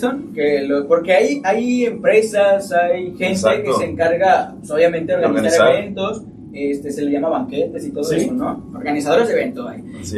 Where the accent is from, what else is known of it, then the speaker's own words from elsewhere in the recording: Mexico; como somos los mexicanos, sí, llenos de fiesta